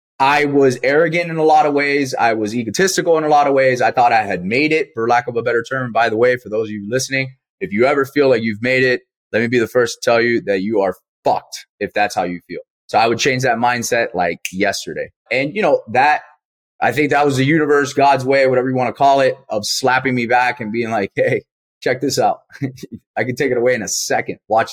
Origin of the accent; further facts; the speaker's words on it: Miami, Florida, United States; first language Spanish; English is a second language; So if it wasn't for obviously being born and raised in Miami, Spanish was my first language